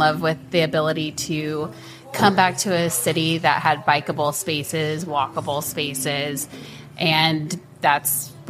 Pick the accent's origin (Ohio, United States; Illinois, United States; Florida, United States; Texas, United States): Texas, United States; also born or lived in California; So I grew up in West Texas and ended up going to grad school in California